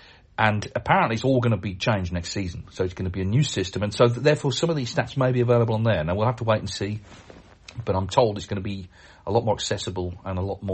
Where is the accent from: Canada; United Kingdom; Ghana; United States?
Canada; I'm from Canada and I'm planning to attend the World Championship next year, 2024.